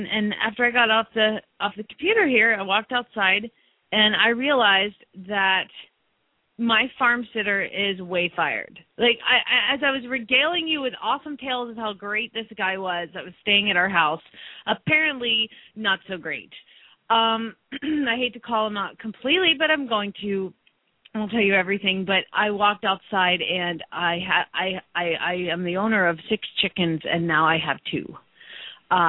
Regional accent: Phoenix, Arizona, United States; from Phoenix, Arizona

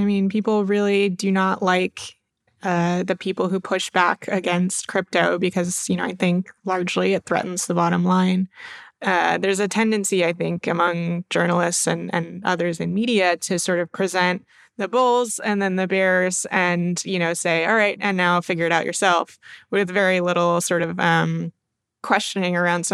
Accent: Maine, United States; I'm originally from Maine, and I'm visiting family here.

